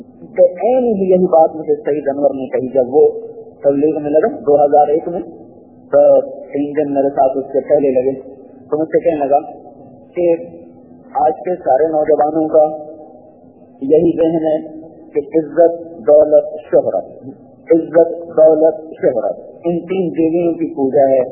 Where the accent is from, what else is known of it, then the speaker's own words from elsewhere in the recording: Khanewal, Punjab, Pakistan; تو کھانے وال میرا ہوم ڈسٹرکٹ ہے, قریب میرا گاؤں ہے.